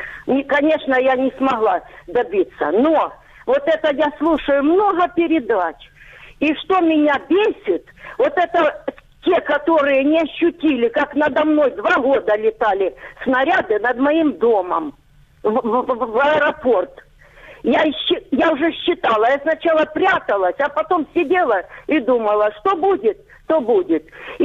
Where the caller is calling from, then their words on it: Donetsk, Donetsk Oblast, Ukraine; Здравствуйте, я звоню из оккупированного Донецка.